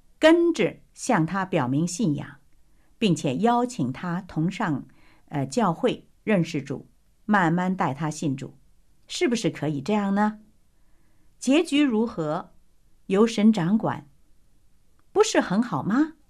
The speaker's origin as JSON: {"language": "Chinese", "country": "China", "tie": "born or raised there", "moved": "yes", "said": "因为我呢是从小在国内出生的哈，可是离开祖国很久了，好几十年了，所以我不知道是不是这样。"}